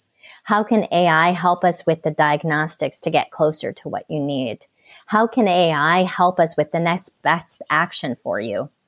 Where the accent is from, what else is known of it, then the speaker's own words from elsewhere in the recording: Canada; And I'm from Canada too, so it also pays homage to where I came from.